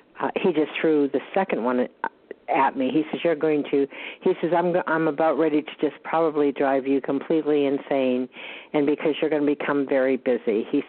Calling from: Georgia, United States

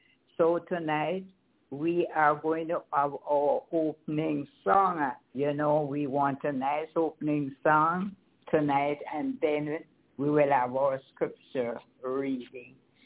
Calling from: Kingston, Jamaica; I'm calling from Kingston, Jamaica. Myself here and Sister Annie.

